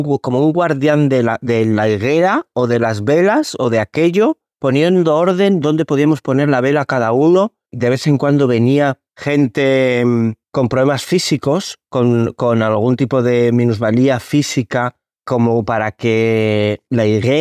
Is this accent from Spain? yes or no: yes; Spain; now in Morocco; soy un español que vive en Marruecos, este es mi 10º año y soy escritor.